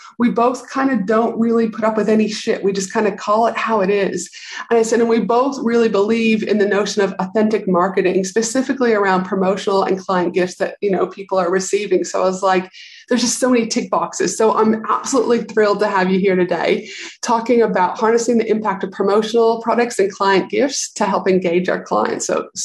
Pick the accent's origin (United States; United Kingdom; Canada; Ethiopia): Canada; And I know, like, I grew up obviously in Canada, and I remember also our summers.